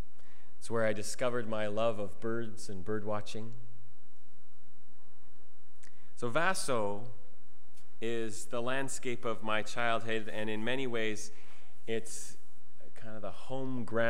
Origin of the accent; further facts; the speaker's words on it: Penticton, British Columbia, Canada; It's the landscape of my childhood. I grew up in the South Okanagan.